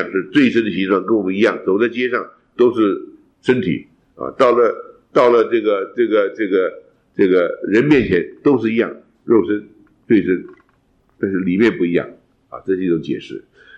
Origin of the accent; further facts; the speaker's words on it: China; 我们中国人说什么窈窕淑女君子好逑